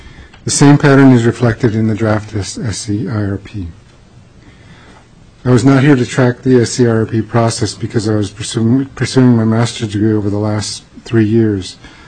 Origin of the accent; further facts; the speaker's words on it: Juneau, Alaska, United States; I'm from Juneau.